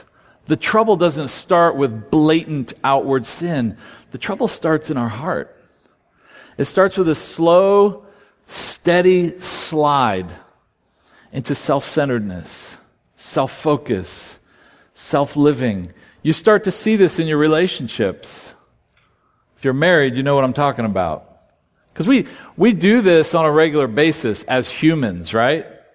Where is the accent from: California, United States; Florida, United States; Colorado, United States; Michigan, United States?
Florida, United States; Daytona Beach; But I grew up in Daytona Beach, Florida. Growing up on the East Coast, I always knew the beach was on my east